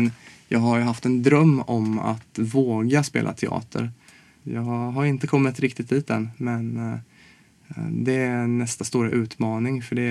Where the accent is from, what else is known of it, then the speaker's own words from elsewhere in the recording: Småland, Sweden; Ja, jag kommer från Småland